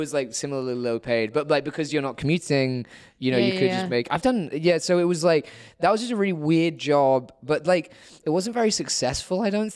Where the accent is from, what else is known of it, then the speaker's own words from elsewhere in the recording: Twickenham, London, United Kingdom; because I grew up in Twickenham, so that was why you go to Twickenham Stadium.